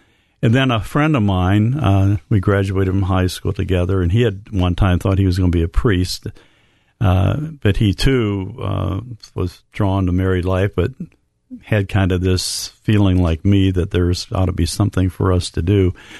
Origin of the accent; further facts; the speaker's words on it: Ohio, United States; that's my hometown is in Toledo Diocese. Now, it's only about an hour from my home where we lived in Columbus at the time, but it was Toledo Diocese.